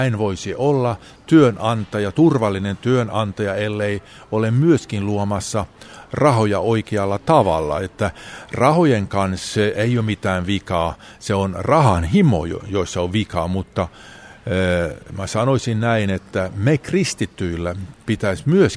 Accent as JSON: {"language": "Finnish", "town": "Vaasa", "region": "Ostrobothnia", "country": "Finland", "said": "voi sanoa, että olen aito vaasalainen ja pidän todella paljon Vaasan kaupungista"}